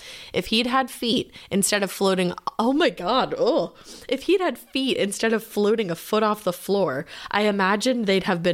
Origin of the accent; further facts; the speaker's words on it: New Orleans, Louisiana, United States; Anyway, I grew up in the New Orleans area